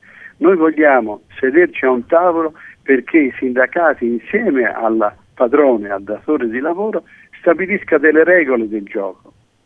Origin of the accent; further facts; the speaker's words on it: Florence, Tuscany, Italy; born there; Io sono nato in Piazza del Duomo